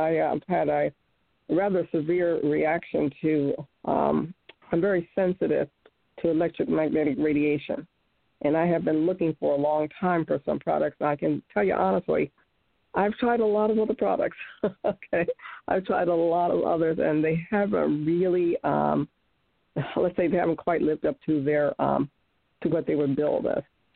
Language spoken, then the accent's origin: English; Florida, United States; I'm from Florida